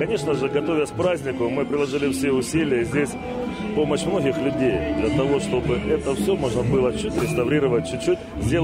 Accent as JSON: {"language": "Russian", "town": "Donetsk", "region": "Donetsk Oblast", "country": "Ukraine", "tie": "born or raised there", "said": "как коренной дончанин, воспринимаю его как яркий образец созидания"}